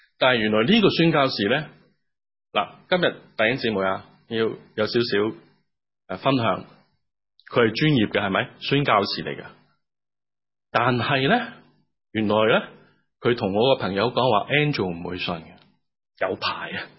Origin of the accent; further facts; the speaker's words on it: Hong Kong; 我细个喺香港读天主教学校嘅